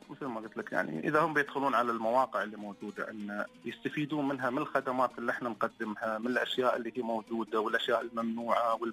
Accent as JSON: {"language": "Arabic", "region": "Dubai", "country": "United Arab Emirates", "said": "لأن احنا ندعم السياحة عندنا في دبي."}